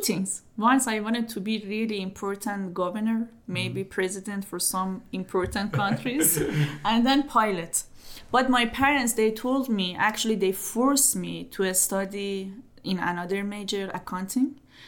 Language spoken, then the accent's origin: English; Iran; born there; English is a second language; why I was born in Iran? Why I was born in Muslim family?